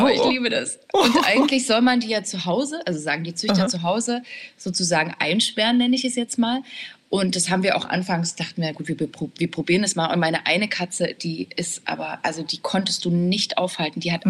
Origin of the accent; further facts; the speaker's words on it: Erfurt, Thuringia, Germany; Also ich komme ja aus Erfurt